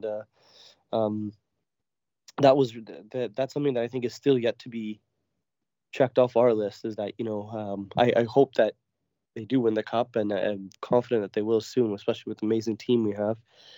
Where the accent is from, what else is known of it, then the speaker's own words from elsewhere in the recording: Toronto, Ontario, Canada; born there; I was very lucky and fortunate enough to be born in Toronto. But I was born in Toronto, and I was born a Toronto Leafs fan.